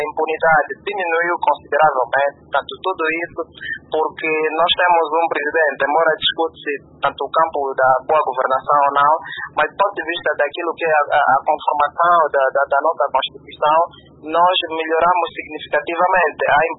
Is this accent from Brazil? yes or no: no; Angola; Isso é que nós não devemos aceitar enquanto angolano